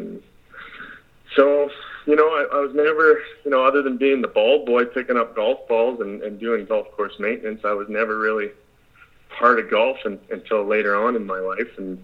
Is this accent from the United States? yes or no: no; Canada; I'm Canadian, obviously, so, you know, golf is a big part of our, you know, our country up here